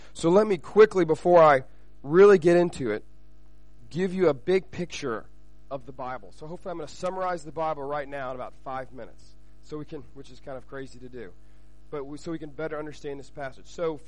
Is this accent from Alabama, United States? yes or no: yes; Alabama, United States; We're from the States, the United States, from Alabama. So I'm from the South, so if you hear me say y'all, because I'm a Southerner, so I say y'all.